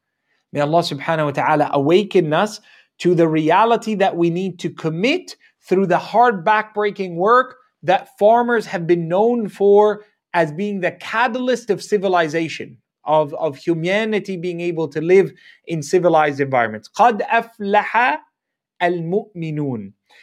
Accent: Canada; in Egypt, for example, which is my heritage, I was born and raised in Canada from an Egyptian heritage.

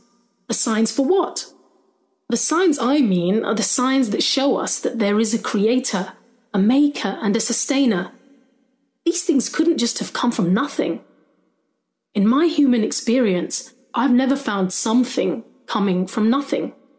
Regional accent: London, United Kingdom; I'm the mother of three young boys. I'm a journalist and I'm a Londoner.

